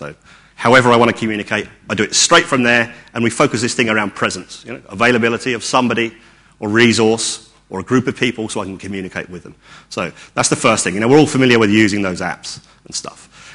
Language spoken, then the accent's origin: English; England, United Kingdom; And being an English guy, I had no idea what Palooza meant